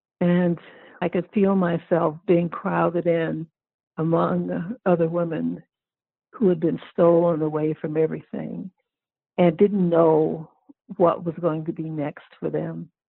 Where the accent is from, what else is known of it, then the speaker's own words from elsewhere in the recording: Oakland, California, United States; because I grew up in Oakland, California, in a kind of, I don't want to use the word privileged, I was kind of spoiled.